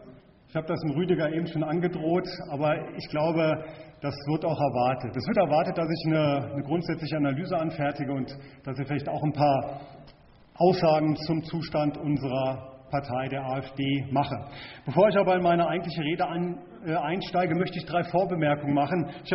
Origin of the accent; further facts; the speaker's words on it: Lünen, North Rhine-Westphalia, Germany; born there; ich bin ja in Westfalen geboren, in Lünen, bei Dortmund. Dort ja, habe ich nur 3 Jahre meines Lebens verbracht.